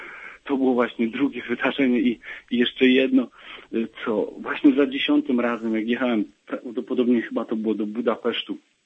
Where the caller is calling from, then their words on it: Ustroń, Silesian Voivodeship, Poland; z południa Polski, też z pięknego miasta nad Wisą, z Ustronia dokładnie.